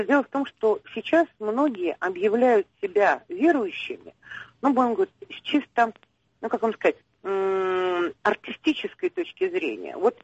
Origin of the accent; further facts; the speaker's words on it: Moscow, Russia; moved away as an adult; now in Saint Petersburg, Russia; Я вообще коренная москвичка, приехала к мужу в 89-м году.